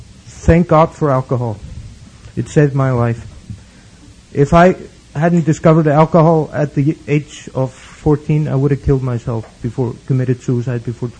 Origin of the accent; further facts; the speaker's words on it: Iceland; It's just because I'm from Iceland and it's cold.